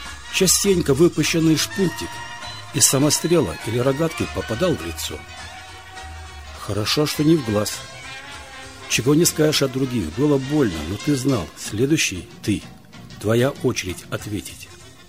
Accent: Dnipro, Dnipropetrovsk Oblast, Ukraine; Родился я в Днепропетровске, в районе 15-й больницы. Мои родители Иосиф Федорович и Нина Трофимовна получили квартиру в доме номер 114 по улице Днепропетровской, когда мне было 2 годика.

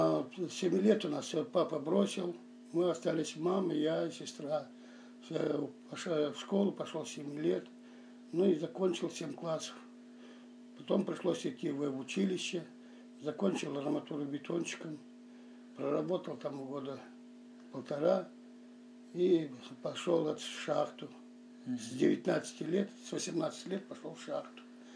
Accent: Republic of Karelia, Russia; born there; also born or lived in Leningrad; Я родился в 1939 году в Карело-Финском СССР. 2 февраля, ну да, в 1939 году в Карело-Финском СССР. С Ленинграда нас эвакуировали перед войной. И там я родился, в Карело-Финском СССР.

